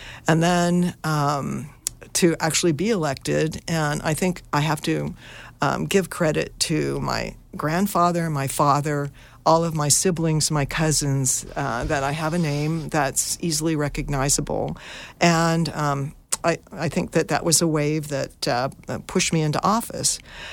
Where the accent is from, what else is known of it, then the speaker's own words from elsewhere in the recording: Sonora, California, United States; I grew up in Sonora, went to Sonora High, graduated in the class of 1966, go Wildcats, and spent most of my career in the Bay Area.